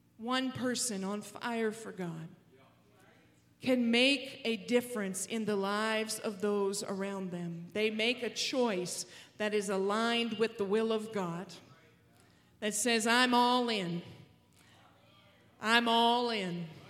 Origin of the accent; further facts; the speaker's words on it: Canada; I am a Canadian